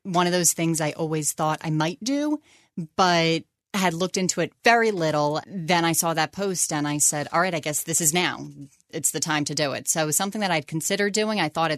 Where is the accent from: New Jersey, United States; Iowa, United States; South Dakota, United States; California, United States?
New Jersey, United States; Evesham; I am from Evesham in New Jersey, Burlington County, and have been here for over 20 years.